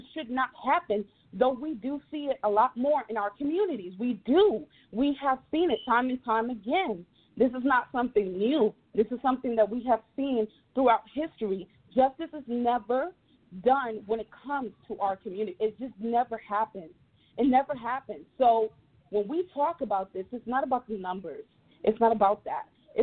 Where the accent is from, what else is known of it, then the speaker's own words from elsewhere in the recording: Dominican Republic; now in United States; I'm from the Dominican Republic, but I am black.